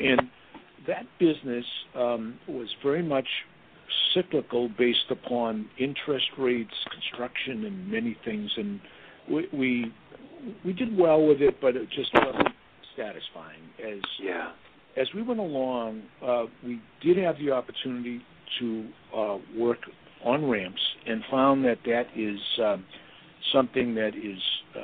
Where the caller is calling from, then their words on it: Boston, Massachusetts, United States; I'm in Boston.